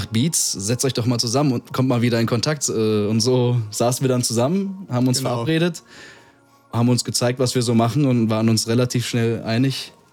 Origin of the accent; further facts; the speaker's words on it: Hesse, Germany; Ja, wir sind ja beide aus dem Kreis Offenbach